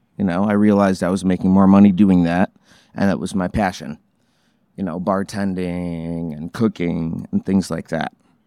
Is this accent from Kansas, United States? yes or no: no; Port Huron, Michigan, United States; Oh, I grew up in Port Huron. Yeah, I did my undergrad in Detroit as a sound engineer